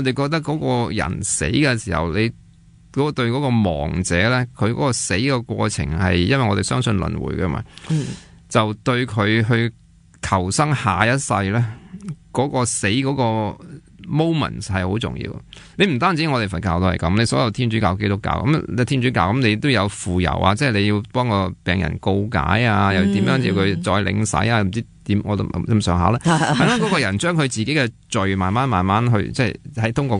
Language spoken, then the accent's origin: Cantonese; China; 咁我哋中国人讲叫善，即系而家成日话善终啦。